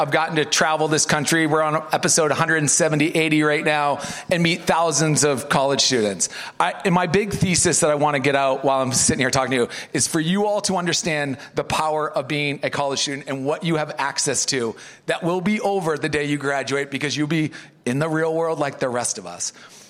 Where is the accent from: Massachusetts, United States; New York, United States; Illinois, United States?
Massachusetts, United States; I'm a PK. Born and raised on the North Shore of Boston.